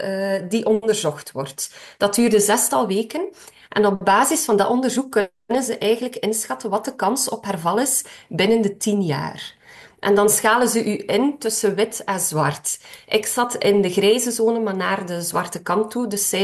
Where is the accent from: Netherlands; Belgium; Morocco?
Belgium; Flanders; born there; Ik ben geboren in West-Vlaanderen, tegen de Franse grens.